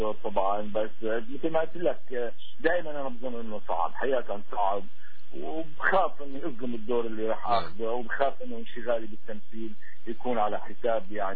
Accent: Quneitra Governorate, Syria; انا اساسا انتمي لاحدى مدن الجولان اللي ما زالت يعني مدينتي مدينة سيق ما زالت حتى اليوم يعني محتلة

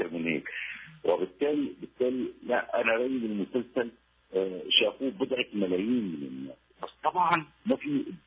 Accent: Syria; كوني سوري هذا شيء بدعوني للفخر، وكوني خلقت بهالبلد

